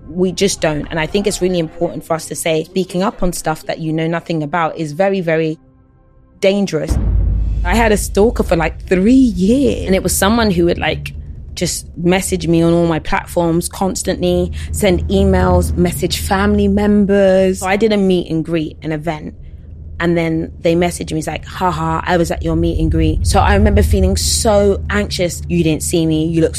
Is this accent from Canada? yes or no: no; Battersea, London, United Kingdom; mum, African dad, our culture was just a part of us on an everyday basis, but also I was from South London as well. So I kind of grew up in Battersea and I came from a very diverse school, but I always went back to like a very African home.